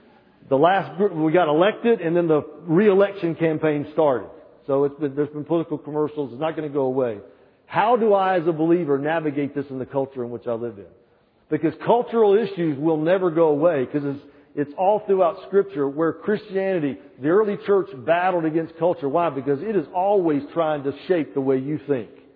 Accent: the South, United States; I'm from the South. We rebelled against the rebellion.

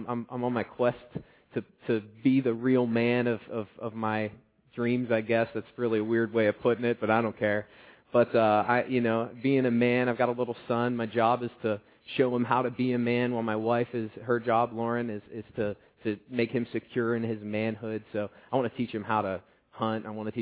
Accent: Pennsylvania, United States; I grew up in Beaver County. And when I came to Cranberry, it was a culture shock for me.

